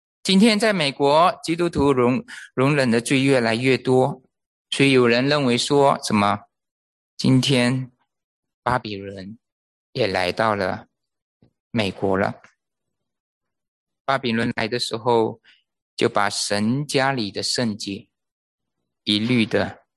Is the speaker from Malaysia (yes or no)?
yes; Malaysia; 我是马来西亚来的，在马来西亚，华人在马来西亚是二等公民啊。